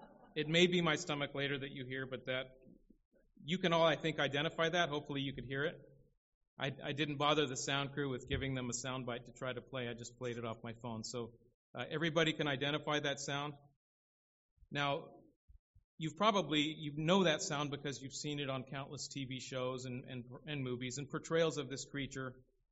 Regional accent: Pasadena, California, United States; I grew up in Pasadena

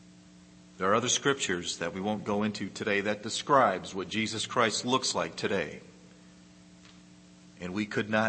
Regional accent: Detroit, Michigan, United States; It's always nostalgic when I come here because, you know, I'm from the Detroit area.

